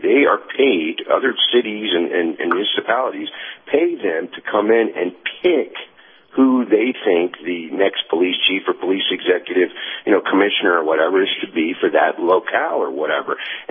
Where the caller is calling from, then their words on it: Tennessee, United States; Hey, good morning, sir. … in East Tennessee.